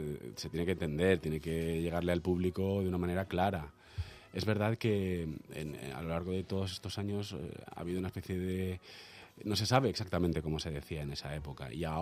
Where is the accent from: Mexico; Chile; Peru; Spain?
Spain; Madrid, Community of Madrid; born there; Pues nací en Madrid.